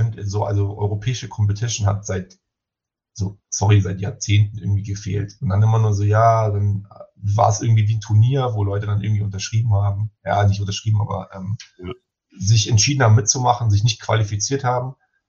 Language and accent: German; Munich, Bavaria, Germany; weil so München jetzt schon so meine Heimatstadt ist